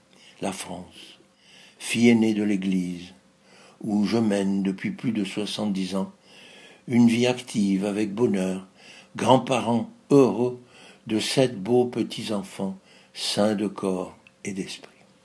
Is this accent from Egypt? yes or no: yes; Alexandria, Alexandria Governorate, Egypt; also born or lived in Cairo; ma première communion à l'église du Sacré-Cœur d'Alexandrie a façonné mon enfance italienne à Alexandrie, ville cosmopolite par excellence. Ensuite, elle s'est poursuivie au Caire, où ma famille s'était réfugiée à partir des années 1940.